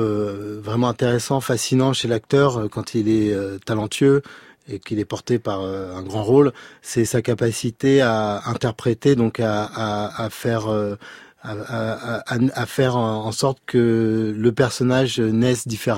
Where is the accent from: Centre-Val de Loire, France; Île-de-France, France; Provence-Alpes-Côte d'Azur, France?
Île-de-France, France; Noisy-le-Grand; Alors j'ai grandi à Noisy-le-Grand en partie, et j'ai grandi juste en face du centre commercial.